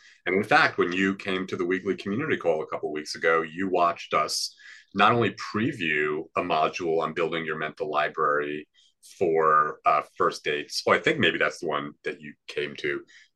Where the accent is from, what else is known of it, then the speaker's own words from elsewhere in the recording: New York City, New York, United States; I am from a little known street in northern Manhattan, from the neighborhood called Washington Heights. And something that's really cool is that five generations of my family have spent some time living on that street.